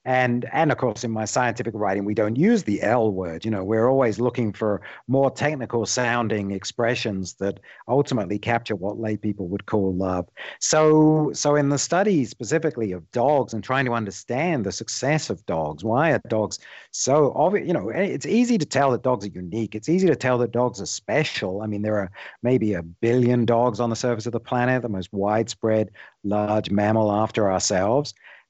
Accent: England, United Kingdom; I grew up in England. I went to college in London.

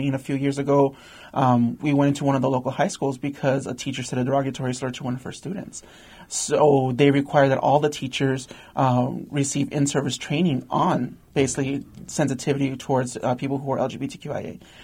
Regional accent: El Paso, Texas, United States; Because even though growing up in El Paso, even though there can be a little bit more of a liberal mindset

